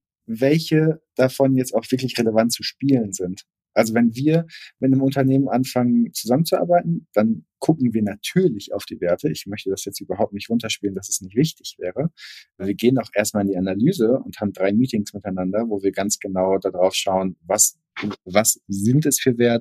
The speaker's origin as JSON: {"language": "German", "region": "Northern Germany", "country": "Germany", "said": "Also wenn ich als Norddeutscher irgendwie sehe"}